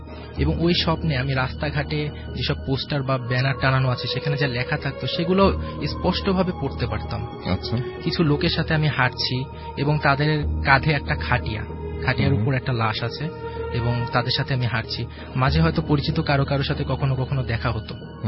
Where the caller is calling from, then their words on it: Dhaka, Dhaka Division, Bangladesh; IT medical college student, Uttara থেকে এসেছি।